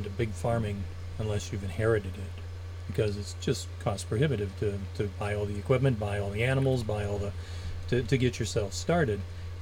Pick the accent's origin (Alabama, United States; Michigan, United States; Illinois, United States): Michigan, United States; Romeo; I grew up near the Romeo area, and they have apples there